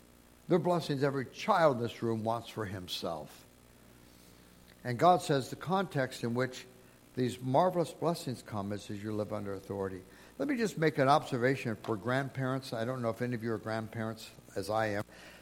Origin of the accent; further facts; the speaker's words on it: Toledo, Ohio, United States; When I was a kid, we grew up in Toledo, Ohio.